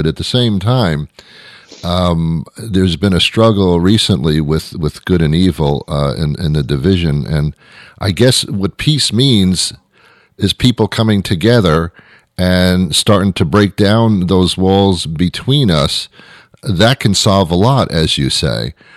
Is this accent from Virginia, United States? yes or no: no; New York City, New York, United States; now in Boston, United States; I'm a New Yorker. I moved to Boston, okay, to do the radio, and I've been here for quite a few years now.